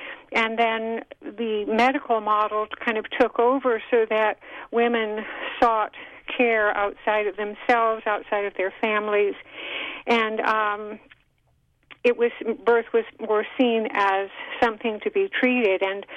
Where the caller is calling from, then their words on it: Avila Beach, California, United States; from Avila Beach.